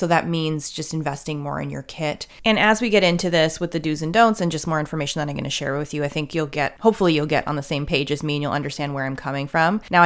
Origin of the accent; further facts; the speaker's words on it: Canada; Now, keep in mind, I'm Canadian, living in Canada